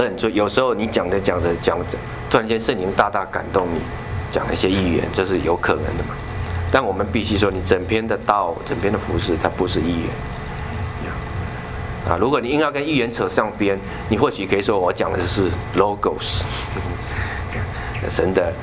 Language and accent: Chinese; China; 我觉得我们中国人翻译这本中文圣经啊